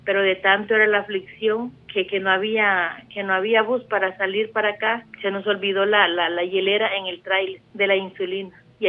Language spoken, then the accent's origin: Spanish; El Salvador; Yo soy del país del Salvador. Yo no me podía quejar de todas las bendiciones